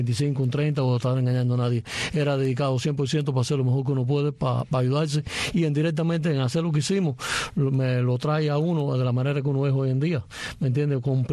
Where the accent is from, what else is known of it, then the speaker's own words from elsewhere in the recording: Matanzas, Cuba; born there; Nací en Matanzas, Cuba, en 1961.